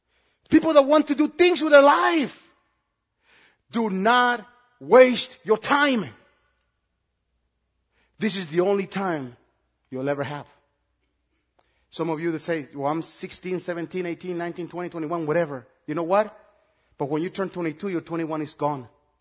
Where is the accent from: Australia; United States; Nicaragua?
Nicaragua; And look, I'm from Nicaragua, so I can speak from a Latin point of view.